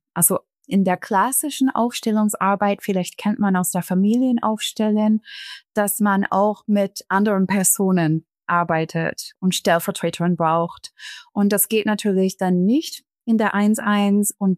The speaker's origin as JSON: {"language": "German", "country": "Canada", "lives_now": "Friedrichshafen, Germany", "said": "ich bin Kanadierin und wohne jetzt in Friedrichshafen am Bodensee mit meinem Mann, Sohn und Hundin."}